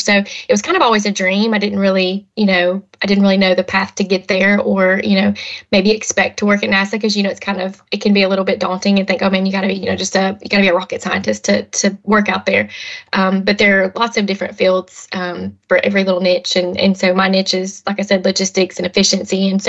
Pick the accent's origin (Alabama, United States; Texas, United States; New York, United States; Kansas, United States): Alabama, United States; accent: Alabama; So I am born and raised in Alabama. I know the accent probably gives me away. and I went to school at UAH in Huntsville.